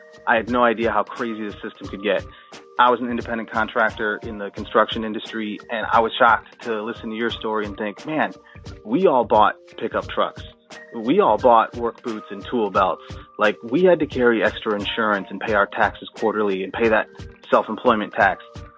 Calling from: Baltimore, Maryland, United States; I'm calling from Baltimore.

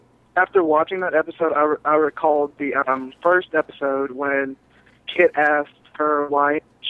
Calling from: Oakport, Georgia, United States; We're calling from Oakport, Georgia.

